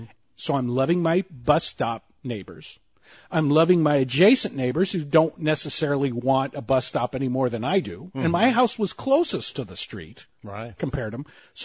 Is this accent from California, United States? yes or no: yes; Los Angeles, California, United States; I'm an urban guy. I'm from East LA, man.